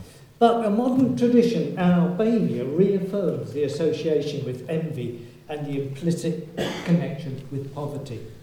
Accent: Yorkshire and the Humber, United Kingdom; you can tell I come from Yorkshire, can't you?

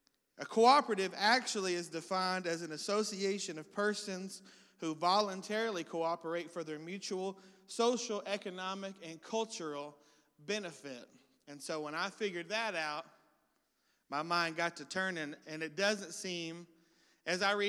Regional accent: Texas, United States; when I was a kid growing up in Texas

